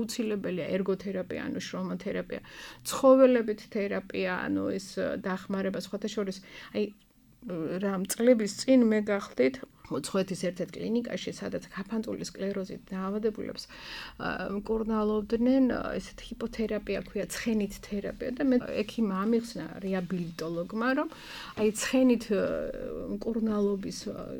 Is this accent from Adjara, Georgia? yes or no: yes; Batumi, Adjara, Georgia; თქვენ ალბათ ყველანი ბათუმელები ვართ